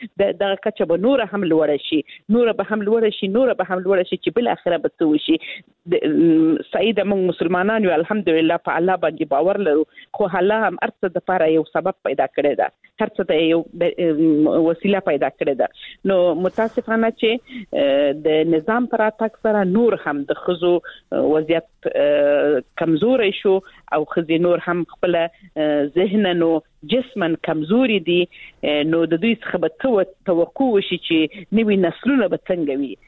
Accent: Helmand, Afghanistan; زه خپل د هلمند ولایت څخه یم

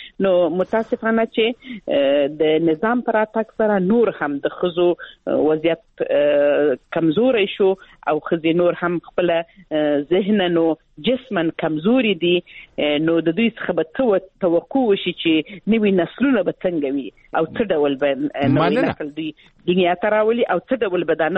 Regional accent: Helmand, Afghanistan; یعنی زه خپله د هلمند ولایت څخه یم

